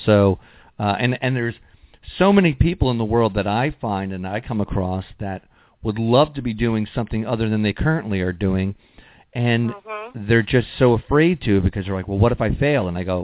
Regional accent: Connecticut, United States; moved away as an adult; now in Tampa, United States; And then as soon as I could, I left my hometown of Connecticut and I moved to Tampa, Florida, and I became a full-time musician.

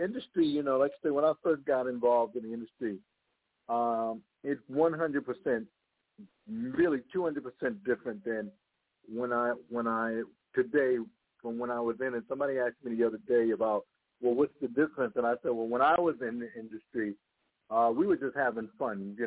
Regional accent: Brooklyn, New York, United States; I'm a kid from Brooklyn

